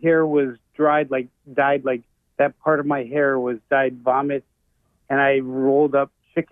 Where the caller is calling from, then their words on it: Minnesota, United States; We're calling from the East St. Louis County Nudist Colony.